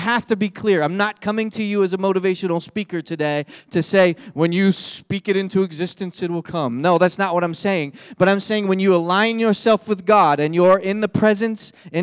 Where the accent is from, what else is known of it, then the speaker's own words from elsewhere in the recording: Philadelphia, Pennsylvania, United States; When I was a kid, I grew up in Philadelphia, and There, it gets cold. It's not like Texas.